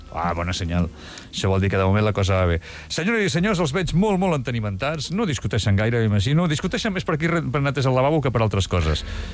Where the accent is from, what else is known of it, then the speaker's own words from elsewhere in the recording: Sant Quintí de Mediona, Catalonia, Spain; jo com que sóc de Sant Quintí també estic amb tu